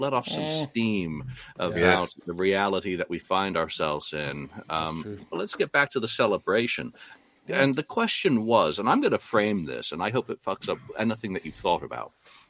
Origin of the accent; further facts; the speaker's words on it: England, United Kingdom; No, growing up in England, we had